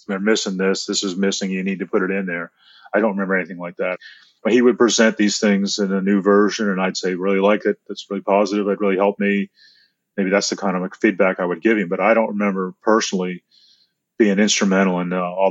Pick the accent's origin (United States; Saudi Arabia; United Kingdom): United Kingdom; Scotland; I mean, I'm too Scottish, maybe, to throw away all that effort and start over.